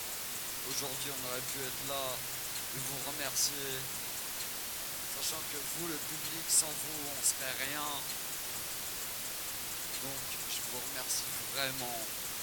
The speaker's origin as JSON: {"language": "French", "region": "Normandy", "country": "France", "said": "Moi je viens de Normandie ici!"}